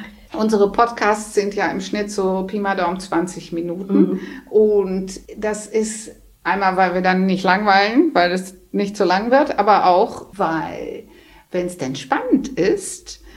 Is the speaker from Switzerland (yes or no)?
no; Netherlands; ich bin eine Holländerin. Ja, 26.